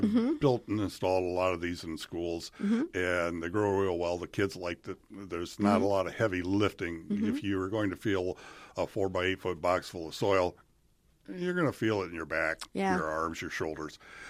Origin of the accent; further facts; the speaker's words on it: Michigan, United States; I grew up in Michigan, so we had a lot of similarities, water, forest, clay.